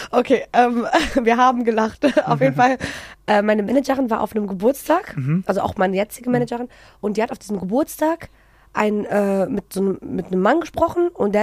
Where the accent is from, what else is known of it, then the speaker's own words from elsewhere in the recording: Germany; hättest du jetzt nicht gedacht, dass ich aus Deutschland komme